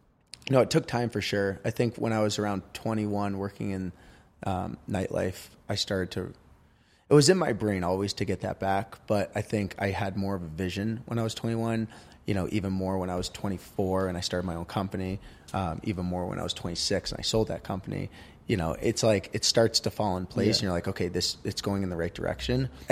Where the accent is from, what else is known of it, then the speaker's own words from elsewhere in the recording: New Hampshire, United States; I was really fortunate where I grew up in New Hampshire. You know, like I said, there was literally a ski lift less than half a mile from my house.